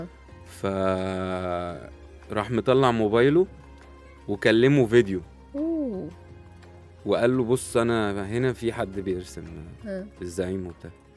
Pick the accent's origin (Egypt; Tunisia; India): Egypt; مشرف لينا كعرب عامه مش كمصريين يعني